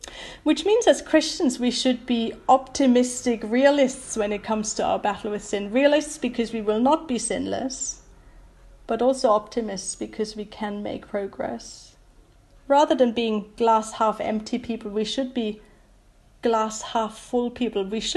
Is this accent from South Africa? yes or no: no; Germany; English is a second language; now in United Kingdom; I have to admit that I'm quite bad at being a British citizen. Not because I haven't got the passport and all. It's because my default thinking is still that I'm German, and so I behave like a German.